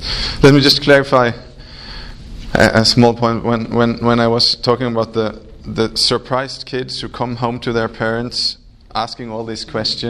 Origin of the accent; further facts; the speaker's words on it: Norway; English is a second language; When I was growing up in Norway, in the mid to late 70s, as a very small kid, I was very into English football.